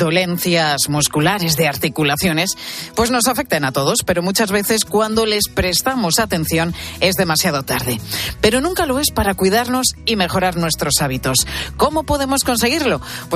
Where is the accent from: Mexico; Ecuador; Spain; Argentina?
Spain